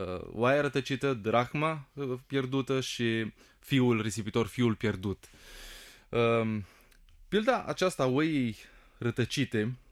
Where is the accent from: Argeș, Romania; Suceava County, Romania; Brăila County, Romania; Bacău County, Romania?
Suceava County, Romania; Rădăuți; now in Dobruja, Romania; m-am născut în Bucovina, sunt din Rădăuți, mai exact pentru cine nu cunoaște orașul Rădăuți, din județul Suceava. Mi-am terminat studiile teologice în București